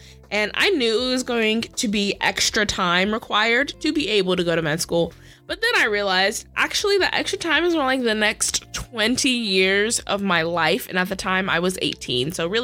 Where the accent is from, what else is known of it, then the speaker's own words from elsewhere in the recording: Midwest, United States; I am from the Midwest, and I currently live in the South, where I am beginning student teaching and getting to enjoy my life in education.